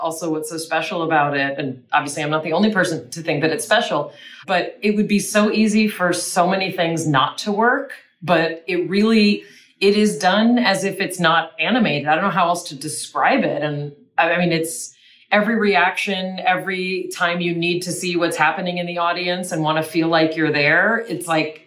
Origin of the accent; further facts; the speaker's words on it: Los Angeles, California, United States; I was raised in Los Angeles, and my parents are from the Bronx, and my grandparents are immigrants.